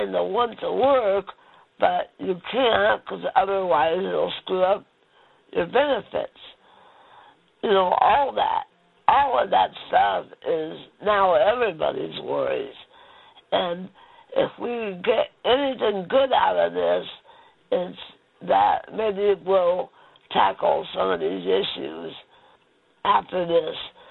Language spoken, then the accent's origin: English; Indianapolis, Indiana, United States; I'm from Indianapolis.